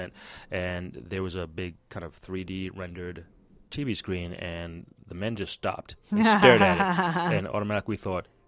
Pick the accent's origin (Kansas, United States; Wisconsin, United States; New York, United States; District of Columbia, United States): New York, United States; where I grew up in New York, again, that's highly strong for, again, film side.